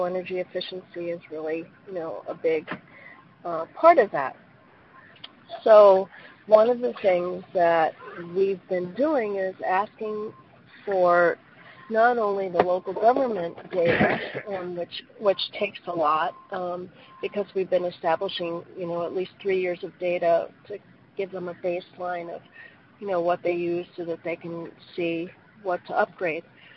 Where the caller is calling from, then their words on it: Wisconsin, United States; I'm calling from Wisconsin